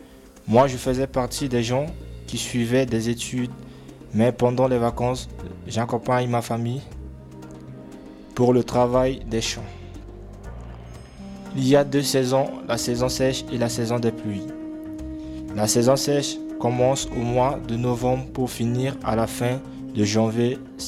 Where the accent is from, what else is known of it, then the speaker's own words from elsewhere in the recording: Central African Republic; j'ai grandi en Centrafrique pendant 17 ans.